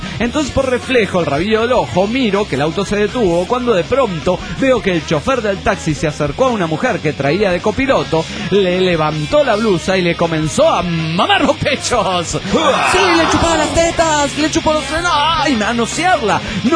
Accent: Juliaca, Puno, Peru; de Juliaca, Perú.

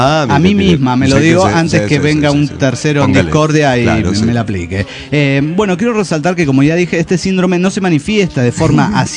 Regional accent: Oaxaca, Mexico; de Oaxaca.

